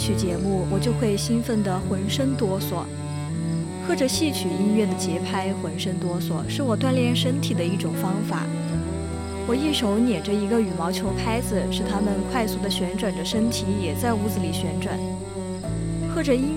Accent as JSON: {"language": "Chinese", "region": "Shandong", "country": "China", "tie": "born or raised there", "said": "我小时候在山东老家，"}